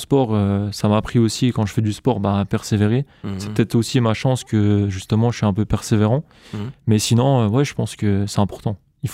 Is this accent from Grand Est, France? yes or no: yes; Grand Est, France; je viens aussi des Vosges de base. Et du coup, je travaille en fait un petit peu dans les Vosges et un petit peu sur Nancy.